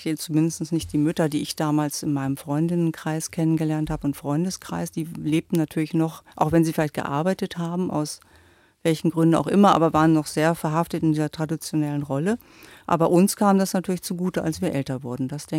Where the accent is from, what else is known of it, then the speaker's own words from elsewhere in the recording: Lower Saxony, Germany; ich bin ja auf dem Dorf aufgewachsen, in der Nähe von Hameln, das ist meine Geburtsstadt. Da war das natürlich alles ein bisschen ruhiger, als es vielleicht in der Großstadt war.